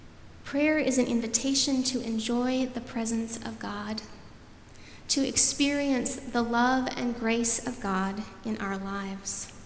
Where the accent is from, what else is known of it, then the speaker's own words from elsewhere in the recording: Michigan, United States; now in Nashville, United States; I grew up in Michigan, and when I moved here to Nashville, people would comment on my accent.